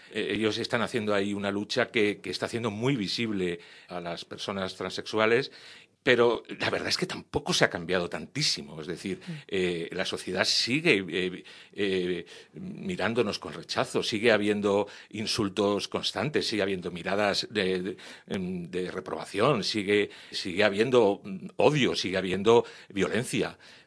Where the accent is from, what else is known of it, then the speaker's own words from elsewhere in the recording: Madrid, Community of Madrid, Spain; Soy de aquí de Madrid, tengo 62 años, a punto de cumplir.